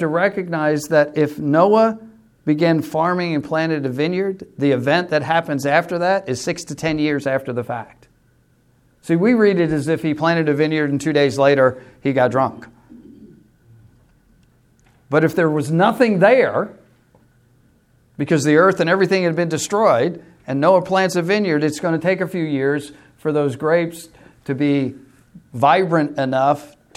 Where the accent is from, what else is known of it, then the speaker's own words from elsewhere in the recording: New York, United States; I grew up on Eastern Long Island, and as a young teenager in the 60s, Eastern Long Island was potato farms.